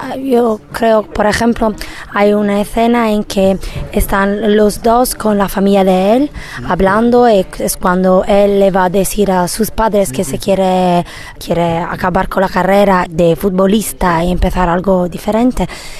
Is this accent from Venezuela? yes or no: no; Italy; Spanish is a second language; yo soy de Italia, entonces el fútbol, soccer, es algo que, el calcio, es algo que pertenece a la vida normal de cada persona